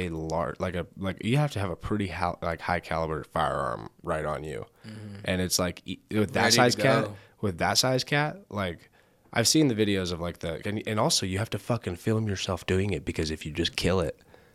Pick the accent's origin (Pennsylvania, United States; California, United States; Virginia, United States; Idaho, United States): California, United States; I grew up in California. It's $4.50 when I got my driver's license.